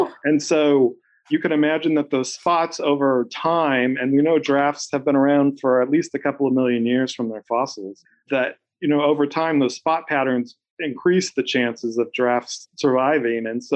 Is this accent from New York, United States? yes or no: no; California, United States; I grew up in California, and there was a World's Fair up in Washington State.